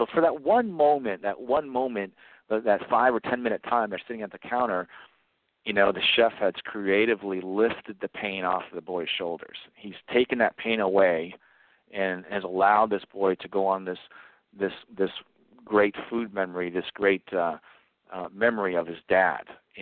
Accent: New England, United States; I grew up in New England.

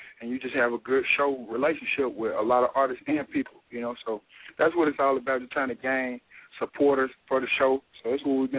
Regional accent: Little Rock, Arkansas, United States; because I'm from Little Rock and he from Birmingham

